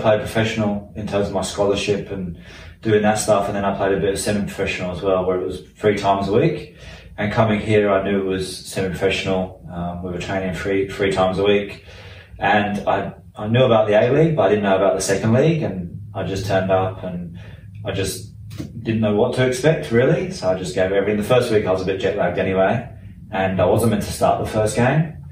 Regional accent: England, United Kingdom; accent: English; moved away as an adult; now in Australia; I was born and raised in England. I haven't got much of my English accent anymore, I don't think. And I moved to Australia 6 years ago. So I was 20 years old.

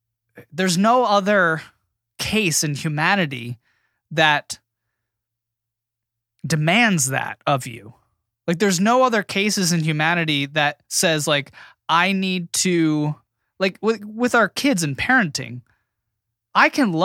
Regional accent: United States; I don't have to because I'm an American right. man.

